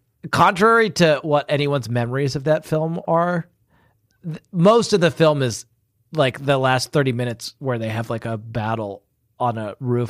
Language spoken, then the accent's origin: English; United Kingdom; And I'm for new listeners, I'm secretly British.